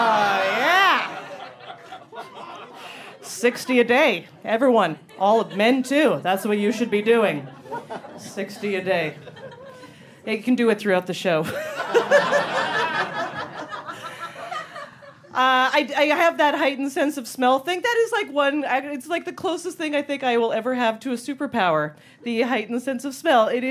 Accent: Canada; now in United States; And I stand before you, too, as a Canadian who does not have citizenship yet. I am just on a green card.

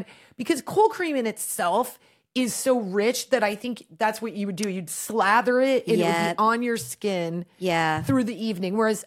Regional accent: Nebraska, United States; And growing up in Nebraska, I remember my mom we'd have the heated mattress

